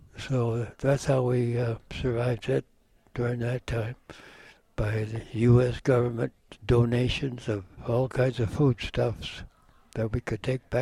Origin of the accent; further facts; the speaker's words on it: South Dakota, United States; also born or lived in Buffalo Center, Iowa / Rockford, Illinois; Well, I grew up in South Dakota amongst a lot of Indians that were down there at that time. From South Dakota, went to a town called Buffalo Center in Iowa. It's where some of the relatives lived.